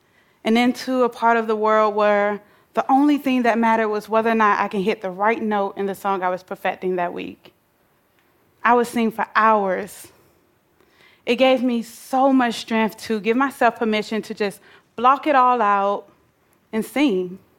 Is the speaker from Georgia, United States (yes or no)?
yes; Atlanta, Georgia, United States; I grew up in Atlanta, Georgia, bouncing from house to house with a loving, close-knit family as we struggled to find stability in our finances.